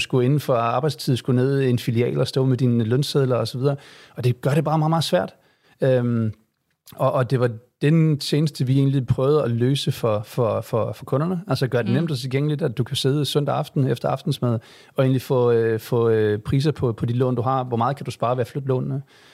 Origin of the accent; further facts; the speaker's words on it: Odense, Region of Southern Denmark, Denmark; Man kan måske høre på min dialekt, at jeg ikke er fra København, men man kommer fra Odense, så vi kender hinanden fra Odense.